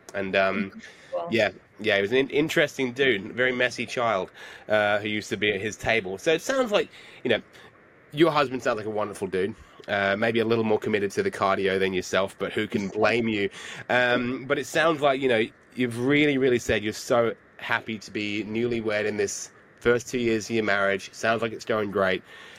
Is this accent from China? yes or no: no; England, United Kingdom; I'm from England